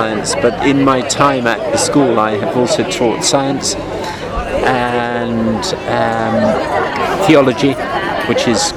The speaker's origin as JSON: {"language": "English", "town": "Cambridge", "region": "East of England", "country": "United Kingdom", "said": "Of Britain. No, don't apologise, this is part of the answer. Cambridge, which is in English."}